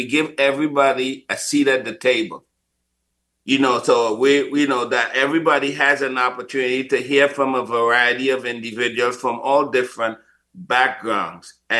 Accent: Trinidad & Tobago; I've taken her to even speak in Trinidad, my home country.

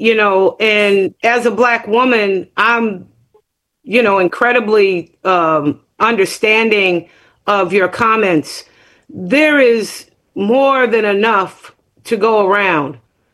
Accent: United States; And, you know, I'm from here. I was born and raised here. I'm an American.

